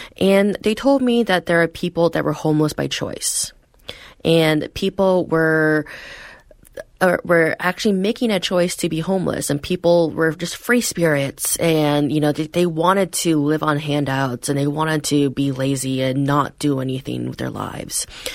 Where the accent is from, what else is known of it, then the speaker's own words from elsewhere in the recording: East Coast, United States; now in West Coast, United States; I grew up on the East Coast.